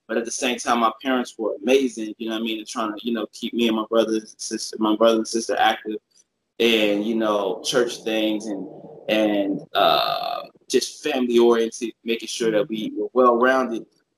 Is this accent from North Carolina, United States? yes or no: no; Los Angeles, California, United States; I grew up in L.A. Like, you know what I mean? I'm from Cali. Like, you know what I mean? So, you know, I grew up in L.A. until I was like, you know, 16 and everything like that. Moved to the Inland Empire.